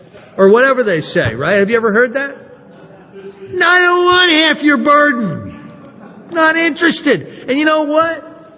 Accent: New Jersey, United States; I'm from New Jersey and the Sopranos are big in New Jersey.

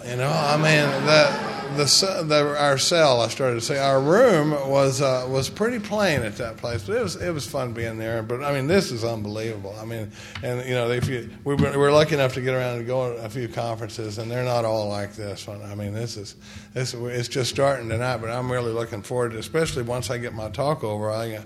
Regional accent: Dallas, Texas, United States; I grew up in Dallas, Texas. I was born in '56 towards the tail end of the baby boom

